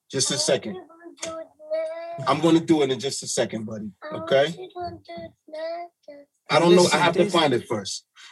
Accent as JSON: {"language": "English", "town": "Akron", "region": "Ohio", "country": "United States", "said": "Because I'm from Akron, Ohio, originally."}